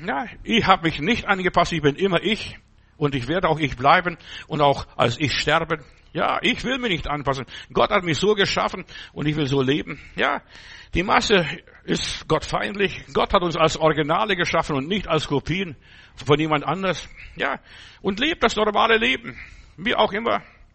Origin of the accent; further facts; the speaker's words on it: Bavaria, Germany; now in Berlin, Germany; Dann bin ich da, wo ich herkomme, aus Bayerischen Wald